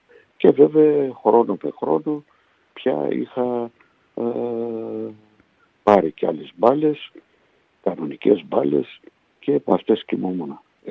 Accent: Hungary; also born or lived in Poland; στην Πολωνία, εκεί παντρεύτηκαν οι γονείς μου και εκεί γεννήθηκα, στην Πολωνία, στην πόλη Κοζέλετ. Από εκεί σε ένα χρόνο μέσα μετακομίσαμε στην Ουγγαρία.

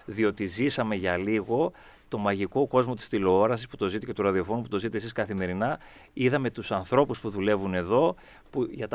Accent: Edessa, Central Macedonia, Greece; καταγωγή ήμουν από την Έδεσα

